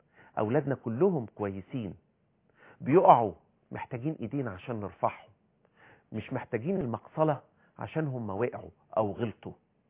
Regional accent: Upper Egypt, Egypt; إحنا من أهل الصعيد وبالتالي لازم نشد

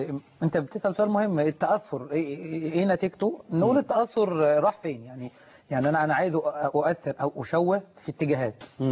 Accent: Egypt; احنا كلنا مصريين, بس انا كمسلم انا معتز بديني

